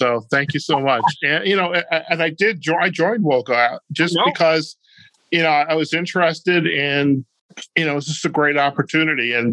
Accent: Michigan, United States; also born or lived in Chicago / Alabama; You know, I'm an urban guy. And growing up in Michigan, I moved to Chicago. I lived in Alabama for a year, lived overseas for a little bit, but I'm still an urban guy.

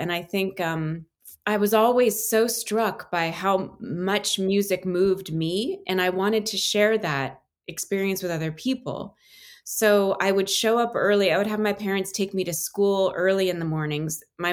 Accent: New Jersey, United States; So I grew up in New Jersey.

